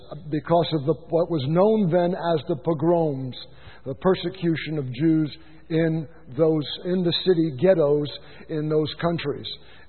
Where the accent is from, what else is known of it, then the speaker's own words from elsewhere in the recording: New York, United States; Interesting, growing up in New York as a half-Jew, half-Italian, I can remember a freshman baseball.